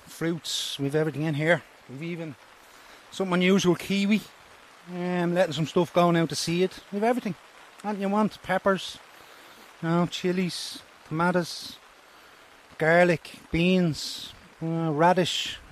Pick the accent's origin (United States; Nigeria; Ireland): Ireland; Swords, Leinster; now in Balbriggan, Ireland; I'm from Swords originally. But, no, love living here.